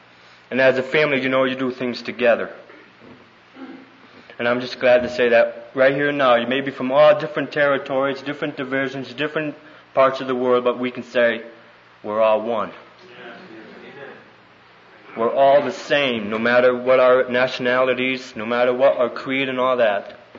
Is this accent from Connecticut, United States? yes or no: yes; Torrington, Connecticut, United States; I'm from Connecticut in Winston, Torrington. You may not have heard of it. Torrington.